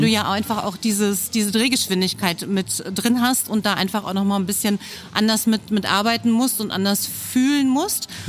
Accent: Niederbergheim, North Rhine-Westphalia, Germany; Mhm. Ich komme aus Niederbergheim, ganz hier in der Nähe.

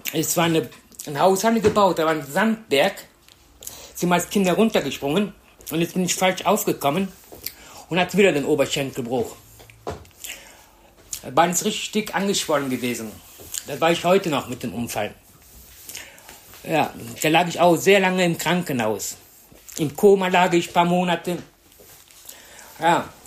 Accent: Cologne, North Rhine-Westphalia, Germany; born there; ich bin in Köln geboren, in den 60er Jahren. Ja, mit noch 9 Geschwistern.

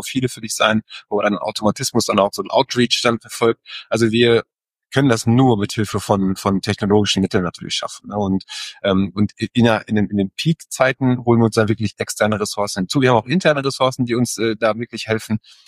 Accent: Singapore; now in Germany; meine alte Heimat Singapur

